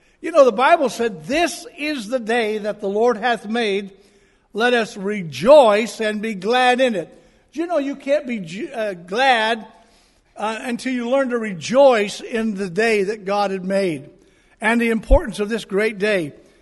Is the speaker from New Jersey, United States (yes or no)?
no; Miami, Florida, United States; born there; I was born in Miami, Florida, as a matter of fact. I'll tell you a little more about my family, who were from Carolinas.